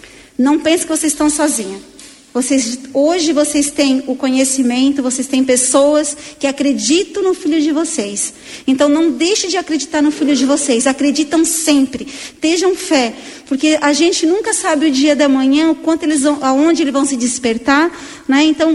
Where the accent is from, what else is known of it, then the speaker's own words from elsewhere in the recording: Criciúma, Santa Catarina, Brazil; Eu congrego aqui em Lauro Miller, eu venho de Criciúma